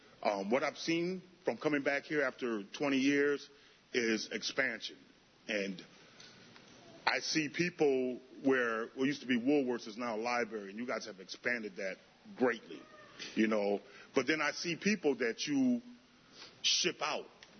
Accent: Ithaca, New York, United States; I am a film producer and director who I was born and raised here in Ithaca, and I've been back here for 3 months.

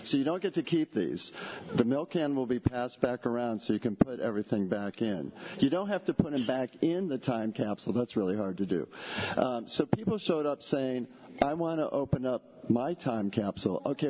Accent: Lansing, Michigan, United States; You know, many of you know I grew up here in Lansing

